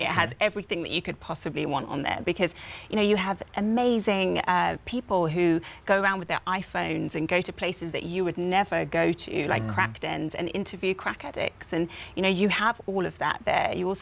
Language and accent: English; United Kingdom; You know, I didn't grow up in Liberty City in Miami. I'm British.